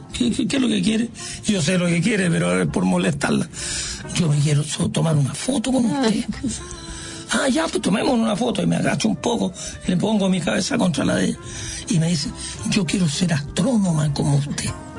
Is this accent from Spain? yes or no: no; Parral, Maule, Chile; now in Santiago, Chile; Yo me crié en Parral, en la escuela 1, era todo gratuito.